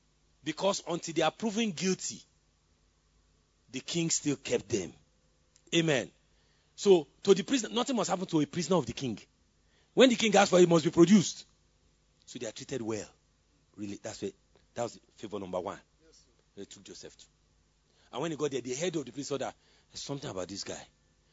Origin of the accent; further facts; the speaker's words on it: Lagos, Nigeria; when I used to live in Lagos, I grew up in Lagos